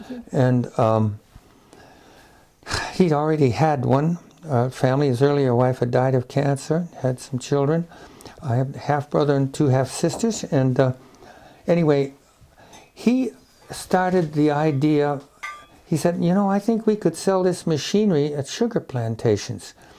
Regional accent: Freeport, Maine, United States; also born or lived in France; a downeaster. And we traveled a lot when I was a kid, and we lived in France in the winter, and we lived in Maine in the summertime

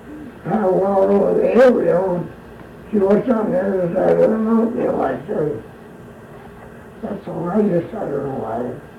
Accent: South Dakota, United States; now in Alaska, United States; I was raised in South Dakota, and I worked at different jobs there. Construction work, farm work, mostly farm work.

